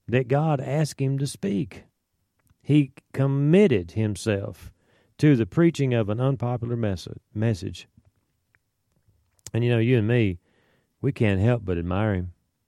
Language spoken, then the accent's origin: English; Nashville, Tennessee, United States; I grew up in Nashville, Tennessee, my friends, and my godly father stood up